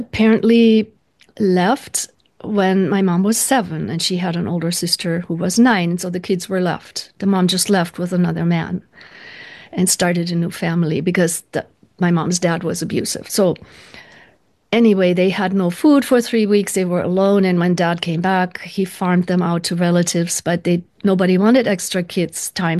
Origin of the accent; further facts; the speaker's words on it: Kaiserslautern, Rhineland-Palatinate, Germany; My hometown, Kaiserslautern, Germany, southwest Germany, was heavily bombed because the air raids were focused on those places where there were factories.